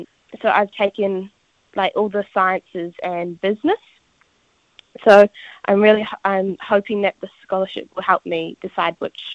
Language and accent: English; Bay of Plenty, New Zealand; So I'm from the Ngāti Rangi tribe, based in Matutana Island, from around Tauranga.